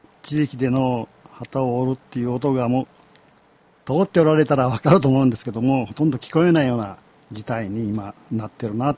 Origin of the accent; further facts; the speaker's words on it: Kyushu, Japan; moved away as an adult; now in Kyoto, Japan; 私はあの、もともと九州出身なんです。それで、どこかいいとこないかというのでたまたま来たのが京都でして、